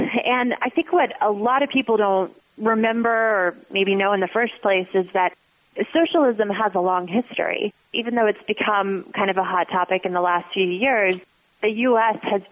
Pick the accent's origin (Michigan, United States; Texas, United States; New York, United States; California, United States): Texas, United States; Fort Worth; Yeah, so I'm originally from Fort Worth, Texas. Come from a long line of Texans.